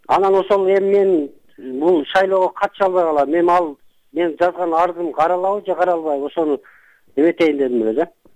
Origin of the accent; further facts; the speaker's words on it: Osh, Osh Region, Kyrgyzstan; бүт эле бул жерде эми шаарда баягы биз өзү мен Остон болом да